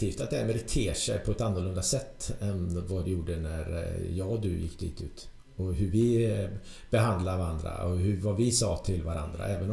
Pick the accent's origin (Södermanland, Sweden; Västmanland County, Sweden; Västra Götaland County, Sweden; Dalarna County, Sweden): Västra Götaland County, Sweden; Trollhättan; jag kommer ju från Trollhättan